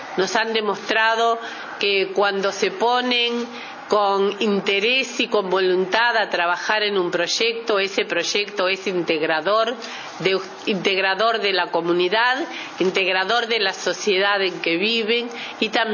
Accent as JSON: {"language": "Spanish", "country": "Uruguay", "said": "muchas gracias como uruguaya"}